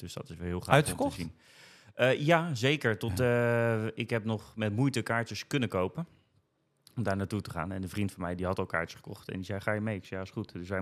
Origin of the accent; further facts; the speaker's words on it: Scheveningen, South Holland, Netherlands; now in Almere, Netherlands; Ik kom oorspronkelijk uit Scheveningen. Dus niet hier geboren en getogen. Meer uit de Haagse kant.